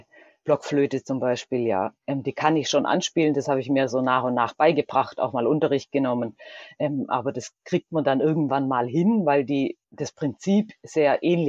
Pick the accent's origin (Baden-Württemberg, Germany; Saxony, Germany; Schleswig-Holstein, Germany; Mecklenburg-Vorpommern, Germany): Baden-Württemberg, Germany; Stuttgart; ich komme ja aus Stuttgart